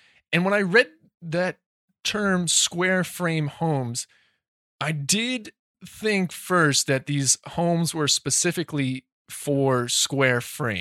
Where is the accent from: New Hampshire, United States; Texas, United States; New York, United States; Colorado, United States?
New Hampshire, United States; And I can say that because I'm from New Hampshire, and we should be ashamed of our lack of diversity there.